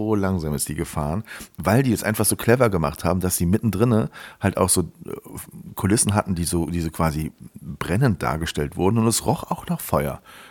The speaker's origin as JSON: {"language": "German", "region": "Rhineland", "country": "Germany", "tie": "born there", "said": "ich komme ja aus dem Rheinland gebürtig"}